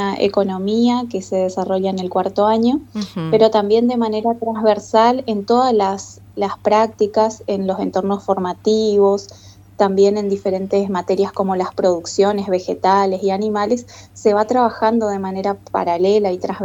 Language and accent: Spanish; Oberá, Misiones, Argentina; Soy de Oberá, de una zona ahí de Puerto Panambí, muy cerquita ahí de la cultura brasilera.